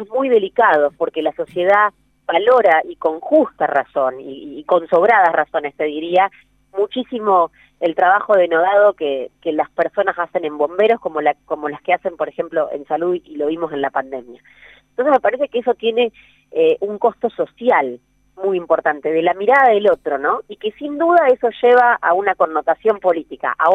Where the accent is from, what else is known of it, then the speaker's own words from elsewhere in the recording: Argentina; Igual la sociedad argentina tiene un problema, y eso lo digo como argentina, ¿no?